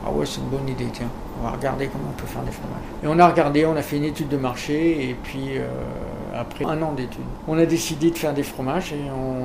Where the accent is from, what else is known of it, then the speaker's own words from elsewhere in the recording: Pays de la Loire, France; c'est parce que je suis originaire de Vendée.